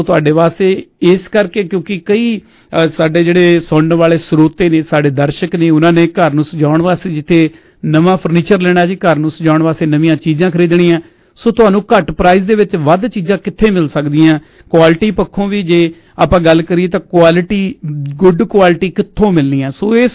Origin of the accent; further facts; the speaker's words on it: Punjab, India; ਮੈਂ ਆਪਣੇ ਪਿੰਡ ਦੀ ਗੱਲ ਕਰਾਂ ਜੀ, ਅਵਰਾਮਾ ਪਿੰਡ ਮਾਣਕਪੁਰ ਦੇ ਲਾਗੇ ਸਨੇਟੇ ਦੇ ਕੋਲ